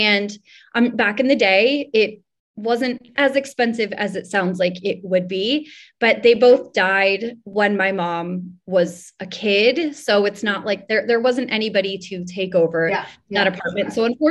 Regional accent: New York, United States; Yes, I am a born and raised New Yorker. I was born in Lenox Hill Hospital. That's on the Upper East Side.

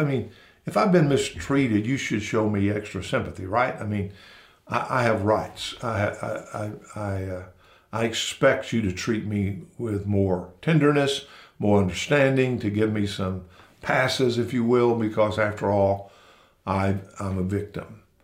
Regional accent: the South, United States; I am a white male, and I am from the South, and I'm a redneck

